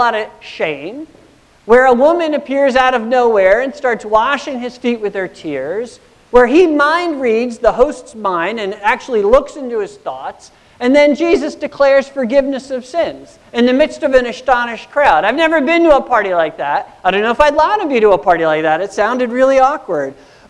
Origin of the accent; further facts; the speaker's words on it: New Jersey, United States; now in Pittsburgh, United States; I'm from New Jersey. But we haven't lived in Pittsburgh ever.